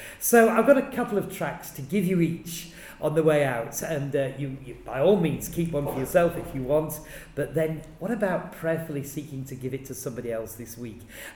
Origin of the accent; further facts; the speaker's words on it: Yorkshire and the Humber, United Kingdom; I come from Yorkshire, which is in the northeast of England.